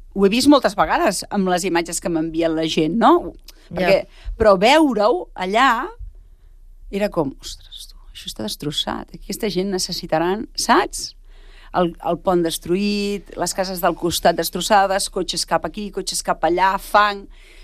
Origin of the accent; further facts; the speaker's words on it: Catalonia, Spain; nosaltres que som del Berguedà, o amics que he portat del Berguedà caminant